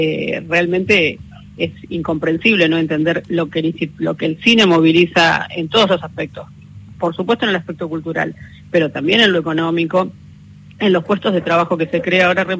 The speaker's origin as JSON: {"language": "Spanish", "region": "Santa Fe", "country": "Argentina", "said": "Yo soy santafesina"}